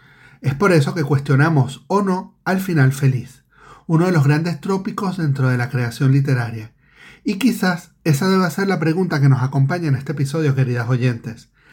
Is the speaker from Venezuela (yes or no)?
yes; Venezuela; accent: Venezuelan; also born or lived in Colombia; En una época en la que viví en Colombia, distinguía mi acento venezolano por la capacidad que tenía de comerme las S y las Z al final de las palabras.